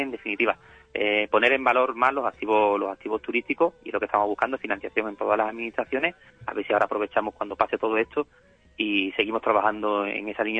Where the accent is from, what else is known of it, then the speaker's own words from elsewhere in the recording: Zahara, Andalusia, Spain; los problemas y las ventajas competitivas de mi pueblo, de Zahara